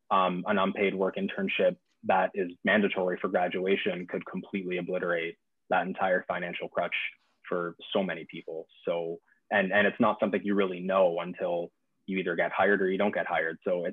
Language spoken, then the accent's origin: English; London, Ontario, Canada; moved away as an adult; I'm originally from London, Ontario, you're moving your whole life.